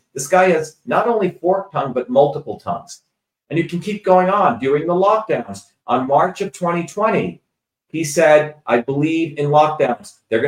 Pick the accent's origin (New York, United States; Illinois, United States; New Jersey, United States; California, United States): New Jersey, United States; and I'm originally from Jersey